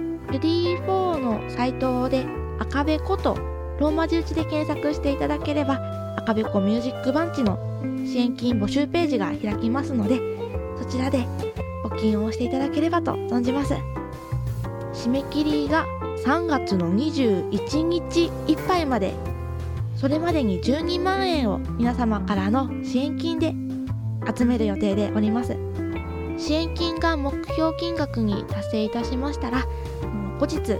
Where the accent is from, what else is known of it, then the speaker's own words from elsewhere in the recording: Urabandai, Fukushima, Japan; 私が生まれ育った裏磐梯のコテージに浪江町から避難してきた狩猟家のおじちゃんがいたんですけれども